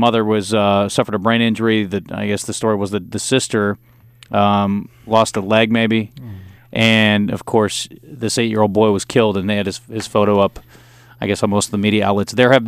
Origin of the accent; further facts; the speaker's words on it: United States; But I think as an American, now we all sort of band together and go in and see who we can help.